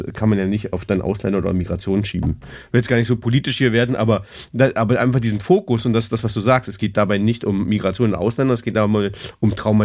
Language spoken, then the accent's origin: German; Magdeburg, Saxony-Anhalt, Germany; now in Würzburg, Germany; mich betrifft es ja als Magdeburger und Wahlunterfranke gleich dreifach.